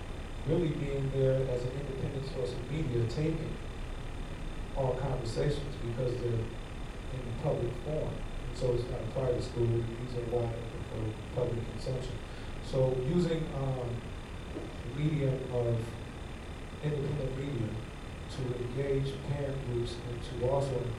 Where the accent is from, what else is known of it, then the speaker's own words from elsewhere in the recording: Indianapolis, Indiana, United States; I'm originally from Indianapolis, but stayed pretty much everywhere you can stay in the United States.